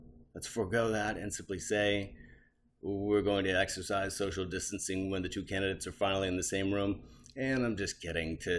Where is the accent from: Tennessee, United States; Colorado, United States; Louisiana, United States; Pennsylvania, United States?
Louisiana, United States; Metairie; And I'm saying this as I'm from Metairie, but it's part of the greater New Orleans area.